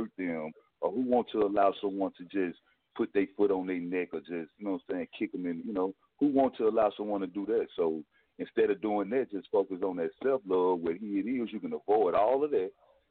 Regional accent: Mississippi, United States; like I said, I'm from Mississippi.

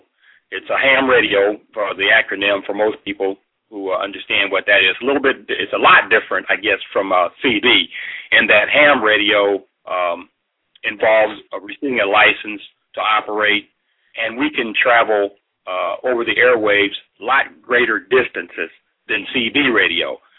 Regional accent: Fort Wayne, Indiana, United States; I live in Fort Wayne, Indiana. I was born in Fort Wayne, Indiana, born and raised here.

